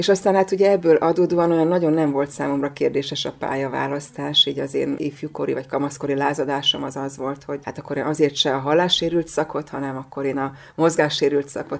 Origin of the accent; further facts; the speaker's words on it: Vác, Pest, Hungary; én Vácon nőttem föl egyébként